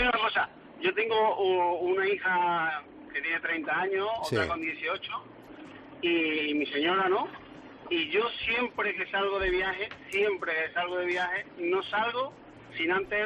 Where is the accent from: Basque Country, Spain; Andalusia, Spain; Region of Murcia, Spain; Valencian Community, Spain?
Andalusia, Spain; Córdoba; De Córdoba.